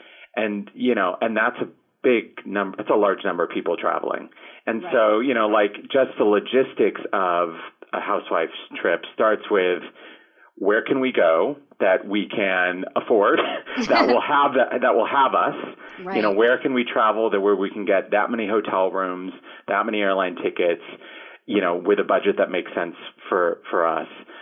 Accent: Ireland; I would say Ireland because I'm Irish.

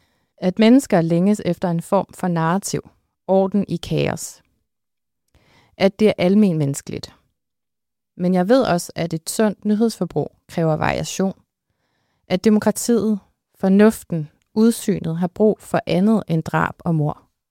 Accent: North Denmark Region, Denmark; Jeg er vokset op i Nordjylland.

